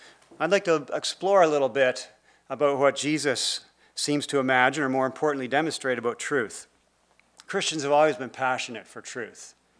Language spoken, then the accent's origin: English; Ontario, Canada; moved away as an adult; Because when I was 18, I came out west from Ontario to study at CMBC, Canadian Mennonite Bible College, and I signed up for a philosophy course with Professor Harry Huebner. I have no idea why a farm boy like me signed up for philosophy.